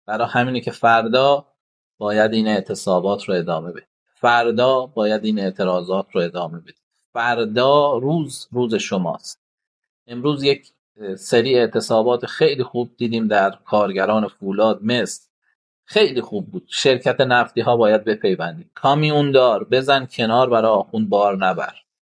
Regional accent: Eqlid, Fars, Iran; اقلید، اه شهر خودم،

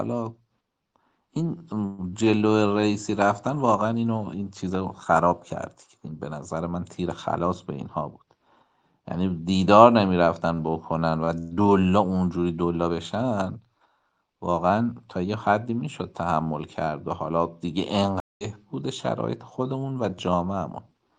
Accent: Mahabad, West Azerbaijan, Iran; وقتی می دیدم که مردم مهابادم رو کشتار کردن

